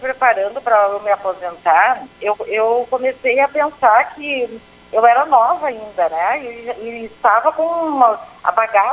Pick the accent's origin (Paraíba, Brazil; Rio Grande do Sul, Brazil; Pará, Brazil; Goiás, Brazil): Rio Grande do Sul, Brazil; Lagoa Vermelha; bom dia a todos os lagoenses, as lagoenses. Muita saudade aí da minha terra, né?